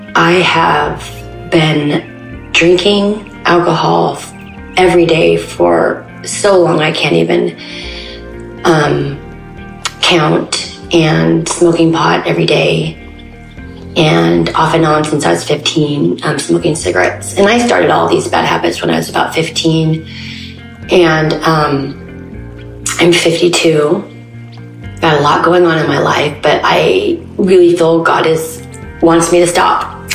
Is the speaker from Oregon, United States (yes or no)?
yes; Oregon, United States; I'm from Oregon, and I've been listening to the Daily Audio Bible for about a year now